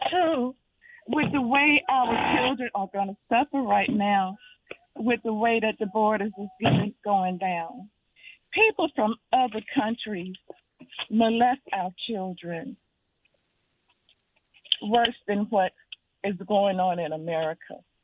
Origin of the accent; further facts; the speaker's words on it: Harlem, New York, United States; And I remember growing up in Harlem, and they would have shows about how men can impersonate women.